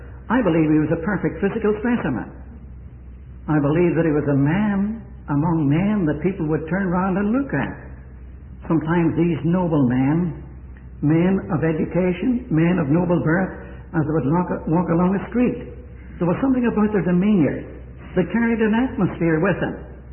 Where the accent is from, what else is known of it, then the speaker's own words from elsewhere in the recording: Ireland; born there; accent: brogue; moved away as an adult; I was born in Ireland. I was reminded of that this morning. Some people told me I had a brogue. Well, it's 47 years since I left there.